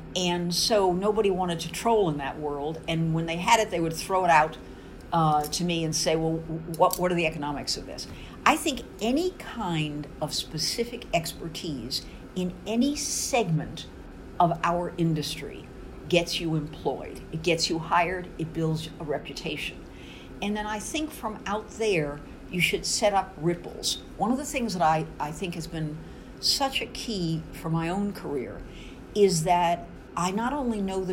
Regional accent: New York City, New York, United States; born there; I was born in the South Bronx to a working class family.

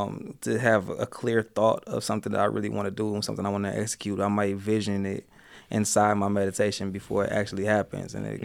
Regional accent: Detroit, Michigan, United States; You know, I'm from Detroit, so that's whatever, though.

